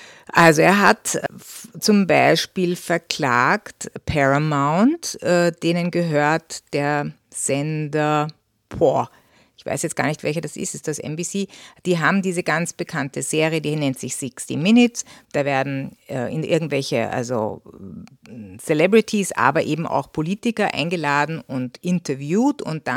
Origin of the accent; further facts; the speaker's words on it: Austria; now in United States; Und man hat ja als Österreicher oder wahrscheinlich auch als deutscher Medienkonsument wahrscheinlich schon die Nase voll